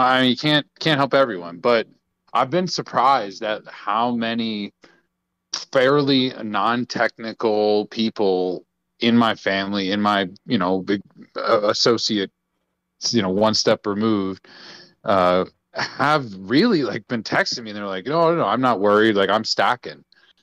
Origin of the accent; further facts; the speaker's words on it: Louisiana, United States; I grew up in Louisiana.